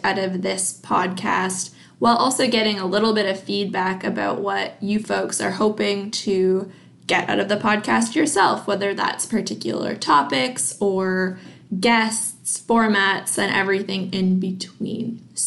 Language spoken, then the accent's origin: English; Saint John, New Brunswick, Canada; So I grew up in St. John, but moved to Fredericton to pursue a degree in political science.